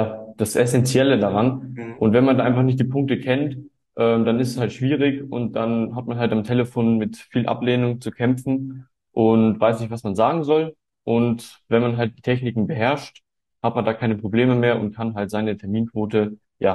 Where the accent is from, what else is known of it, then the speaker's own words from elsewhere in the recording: Munich, Bavaria, Germany; ich bin 18 Jahre alt und komme aus München